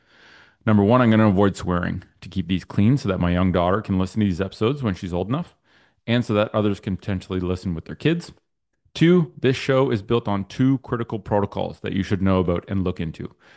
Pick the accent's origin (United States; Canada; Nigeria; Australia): Canada; So I'm Canadian. I'm going to speak from a Canadian context.